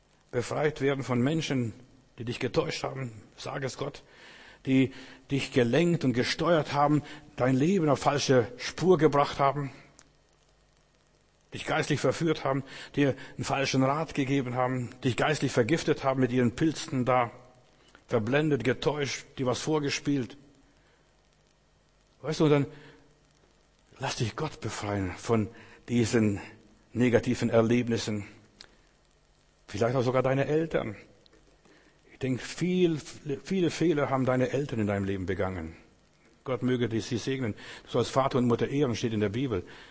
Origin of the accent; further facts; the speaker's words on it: Klaipėda, Klaipėda County, Lithuania; moved away; Ich werde nie vergessen, als ich in Memel war und meine Heimat besucht habe nach 40 Jahren